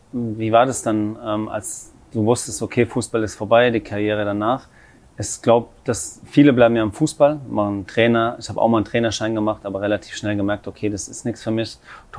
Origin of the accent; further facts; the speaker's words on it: Hesse, Germany; ich komme aus der Nähe von Worms, das ist ja Rheinland-Pfalz, aber auf der anderen Rheinseite aufgewachsen, ein kleines Dorf, heißt Hof am Ried und war da bis zu meinem 15. Lebensjahr